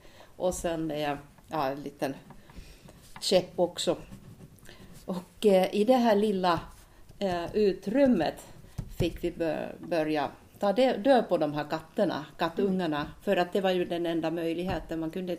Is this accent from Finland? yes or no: yes; Southern Finland, Finland; Jag är uppvuxen i södra Finland på en bondgård. Och mitt barndomshem var ett rätt gammalt hus i byggt i början på 1900-talet.